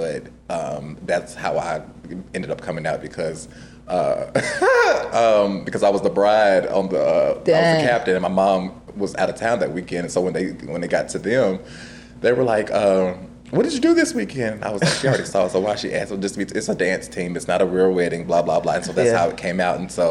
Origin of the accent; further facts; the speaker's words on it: Nashville, Tennessee, United States; also born or lived in Memphis; I was born and raised in Nashville, but Memphis, like, raised adult me.